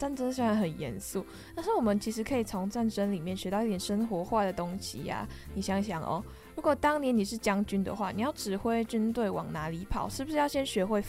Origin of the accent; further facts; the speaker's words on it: Malaysia; 毕竟我从马来西亚来的